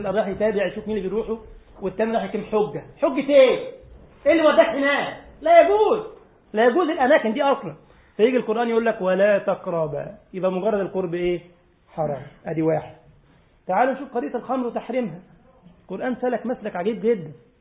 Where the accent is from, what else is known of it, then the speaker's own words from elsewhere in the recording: Egypt; والله طبعا كلمة يا واد عندنا في مصر يعني كلمة حب، يعني مش كلمة انتقاص.